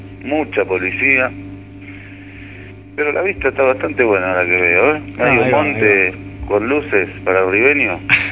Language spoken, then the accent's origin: Spanish; Mexico; now in Querétaro, Mexico; soy de México y vivo en Querétaro.